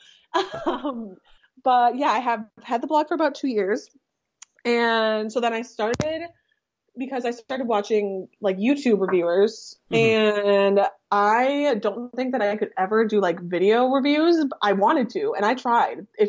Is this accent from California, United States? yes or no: no; Green Bay, Wisconsin, United States; I'm from Green Bay, so of course, every time I'm here in Green Bay, they think of the Packers.